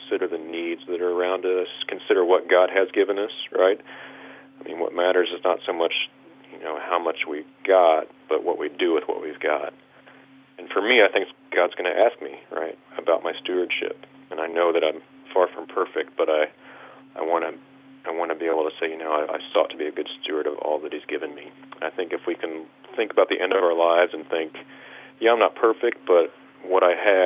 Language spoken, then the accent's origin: English; Kansas City, Missouri, United States; I grew up in Kansas City, so I love the Royals